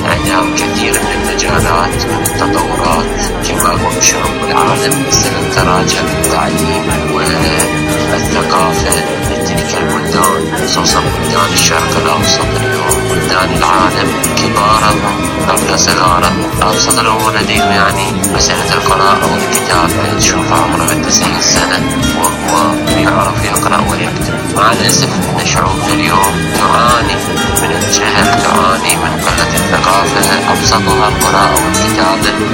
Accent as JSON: {"language": "Arabic", "town": "Basra", "region": "Basra Governorate", "country": "Iraq", "said": "من العراق ومن البصرة"}